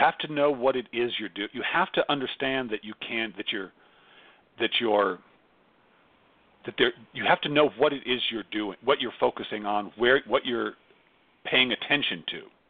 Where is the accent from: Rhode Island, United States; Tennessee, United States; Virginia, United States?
Rhode Island, United States; Oh, I grew up in Rhode Island. I'm an old New Englander.